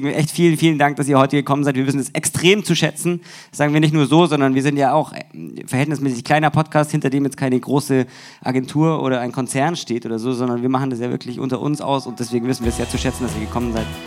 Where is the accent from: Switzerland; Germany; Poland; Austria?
Germany; Munich, Bavaria; Das sage ich als Münchner